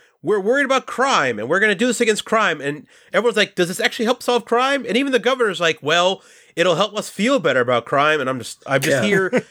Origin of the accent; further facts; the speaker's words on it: New York City, New York, United States; Again, I'm from New York City.